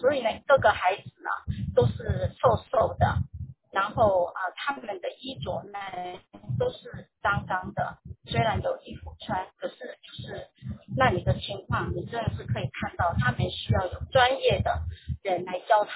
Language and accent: Chinese; Taiwan; 你说英文也讲得不好，国语呢，人家学的是中国大陆的拼音，我是台湾人，是注音符号，那又不会讲柬埔寨语